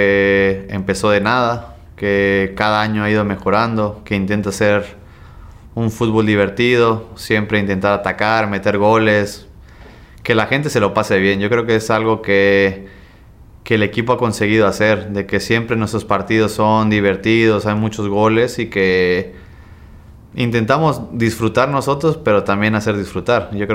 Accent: Mexico; Es una ciudad que me gusta mucho, que hay mucha gente mexicana, donde yo me siento como en mi país

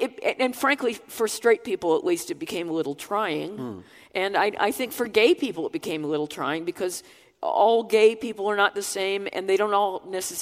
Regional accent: United States; leaving the United States, making my home here. I'm still American.

